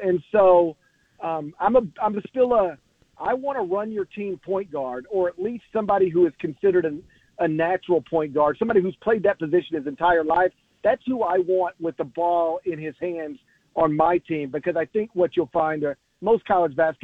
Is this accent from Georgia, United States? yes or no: no; Memphis, Tennessee, United States; my hometown franchise, the Memphis Grizzlies